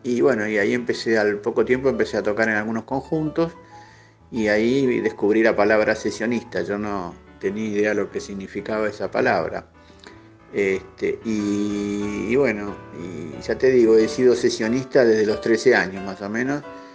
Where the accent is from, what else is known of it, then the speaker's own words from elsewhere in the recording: General Pico, La Pampa, Argentina; en La Pampa, en General Pico. Yo soy de General Pico.